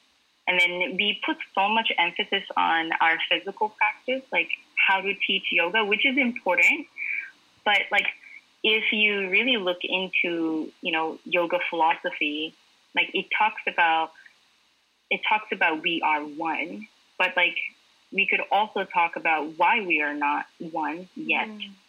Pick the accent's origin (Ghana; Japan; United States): Japan; Like growing up, I grew up in Japan